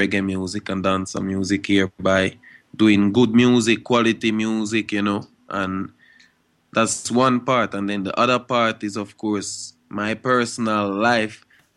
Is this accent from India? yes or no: no; Guadeloupe; also born or lived in Switzerland; now in Kingston, Jamaica; I'm from the Caribbean island Guadeloupe